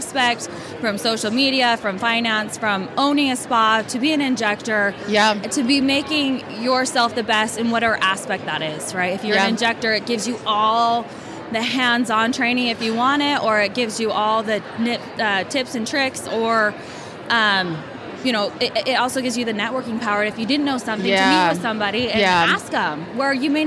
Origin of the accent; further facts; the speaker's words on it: Utah, United States; also born or lived in Hawaii; I'm from Utah. Lived in Hawaii for a little while. Came back.